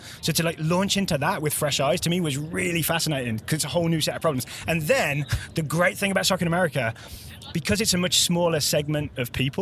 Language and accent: English; England, United Kingdom; I grew up in England where it's all Premier League